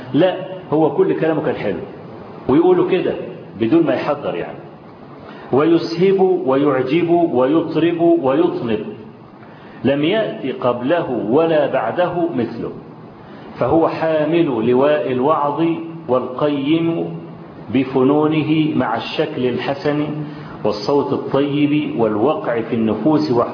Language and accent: Arabic; Egypt; واحنا كمصريين افذة في الافيه دي